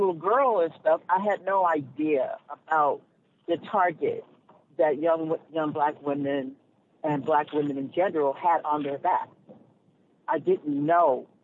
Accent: Los Angeles, California, United States; I'm like, look, I grew up in South LA, okay? And I grew up in a time where, you know, back in the day when we didn't even lock our doors.

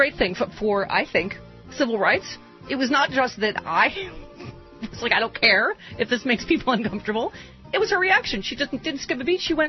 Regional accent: United States; I'm from America. Where's my cheesy music?

